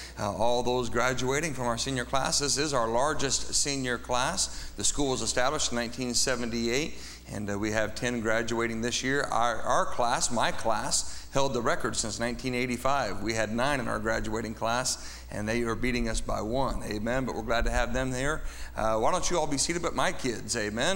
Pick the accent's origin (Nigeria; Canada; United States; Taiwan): United States; Colorado Springs, Colorado; He was mentioning that we're from Colorado Springs, Colorado.